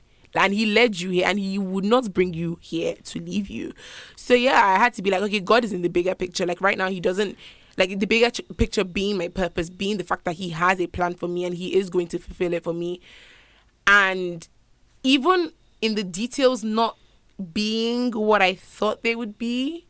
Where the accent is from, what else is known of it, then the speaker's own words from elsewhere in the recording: Nigeria; now in United Kingdom; because also I'm Nigerian, I don't have a British passport